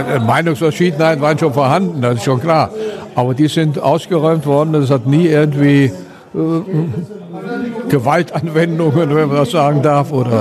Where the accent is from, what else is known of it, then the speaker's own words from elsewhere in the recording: Cuxhaven, Lower Saxony, Germany; moved away as an adult; now in Helmershausen, Germany; Ich bin in Cuxhaven groß geworden und habe dann 1963 geheiratet und hierher gekommen und ich bin voll integriert. Ich möchte in Cuxhaven nicht mehr leben.